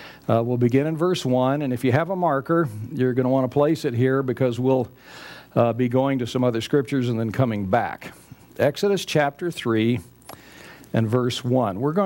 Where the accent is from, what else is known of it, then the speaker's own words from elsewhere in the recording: Texas, United States; But I come from West Texas, and the tumbleweeds can get half as big as a house.